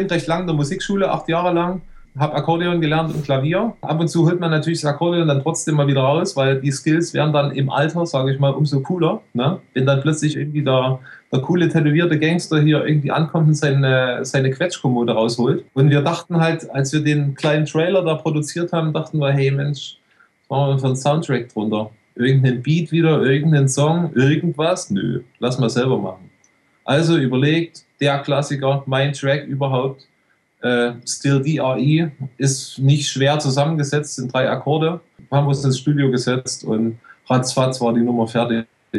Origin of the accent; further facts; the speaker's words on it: Saxony, Germany; now in Switzerland; Ich represente eigentlich nur meine Gegend, wo ich herkomme, das Erzgebirge